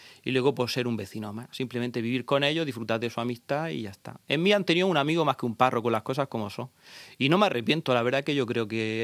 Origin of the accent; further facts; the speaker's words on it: Puerto Lumbrera, Region of Murcia, Spain; Soy lumbrerense, lo puedo decir, a partir de la concesión del título, pero puedo decir con todo... Y nadie puede decir que no soy de allí, soy hijo de Puerto Lumbrera.